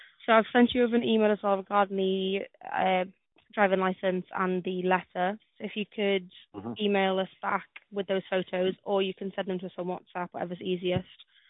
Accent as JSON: {"language": "English", "region": "Wales", "country": "United Kingdom", "lives_now": "England", "said": "so I'm Welsh, and since coming over to England"}